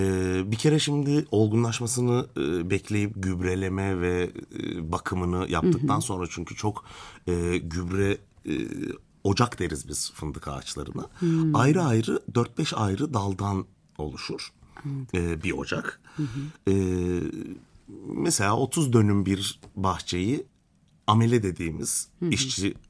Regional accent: Ordu, Turkey; Ordu merkez, biz merkezde yetiştik, büyüdük. Köye de çok gittik geldik tabii ki ama tabii yani ki. Asal olarak merkezdeydik.

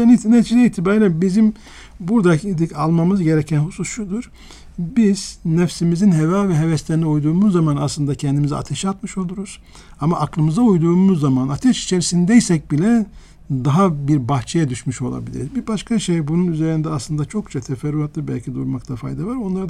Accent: İskenderun, Hatay, Turkey; Ben çocukken İskenderun'da ev sahibinin çocukları simit satarlardı.

